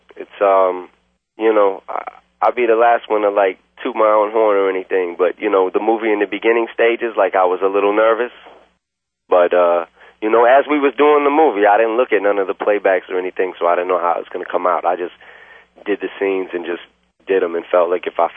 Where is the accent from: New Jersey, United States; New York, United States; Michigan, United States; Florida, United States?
Michigan, United States; Warren; I come from the east side of Detroit. I come from Warren. These are the places that I grew up at as a normal cat, as a normal person.